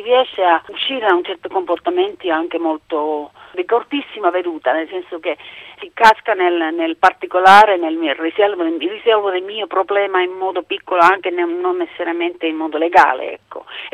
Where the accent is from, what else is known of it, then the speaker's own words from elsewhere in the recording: Finland; Italian is a second language; now in Italy; credo che oggi avrei difficoltà di abituarmi a alcune cose in Finlandia, sono tipo orari, cibi, rapporti umani, e ovviamente io mi ci trovo bene quando vado nel mio paese, ma in qualche modo io faccio parte di quella categoria che ormai è forestiera dappertutto